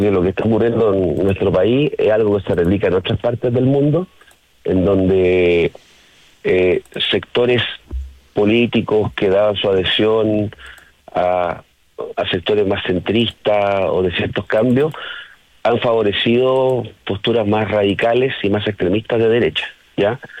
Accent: Chile; las chilenas y los chilenos, y yo soy chileno

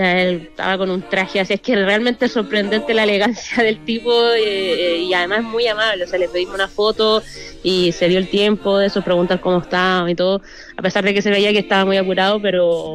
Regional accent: Chile; La verdad es que para eso yo soy bien chilena, no me olvido de todo

